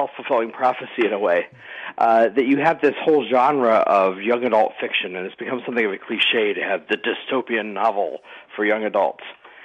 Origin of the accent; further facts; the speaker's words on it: Charlottesville, Virginia, United States; these neo-Nazis who showed up in Charlottesville, my hometown, and a couple other places.